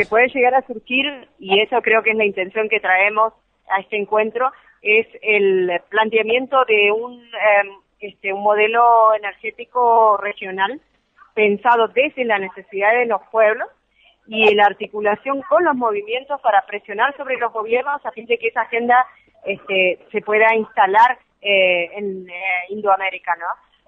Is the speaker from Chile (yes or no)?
yes; Patagonia, Chile; el retornar a mi tierra, al sur, a la Puelguilimapu, allí en la Patagonia